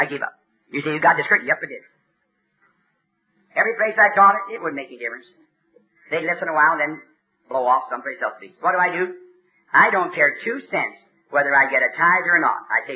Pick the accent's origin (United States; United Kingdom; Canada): Canada; born there; I'm a Canadian by birth.